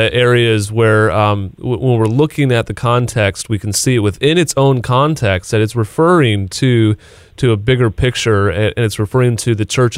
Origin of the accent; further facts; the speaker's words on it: Midwest, United States; But now I'm in New England. I grew up in the Midwest. Now I'm in New England